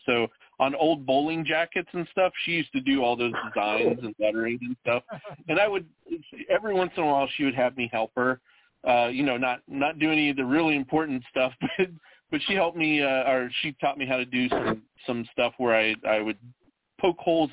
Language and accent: English; Arkansas, United States; I grew up in Arkansas